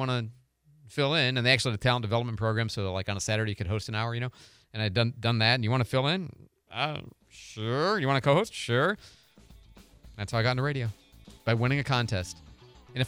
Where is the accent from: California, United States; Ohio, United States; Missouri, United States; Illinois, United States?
Missouri, United States; St. Louis; I was listening to a local Christian station in my hometown of St. Louis